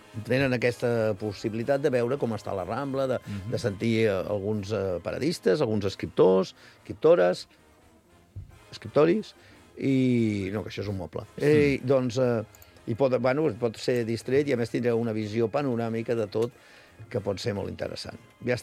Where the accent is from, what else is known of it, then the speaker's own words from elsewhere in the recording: Pakistan; nosaltres dos som del Pakistan.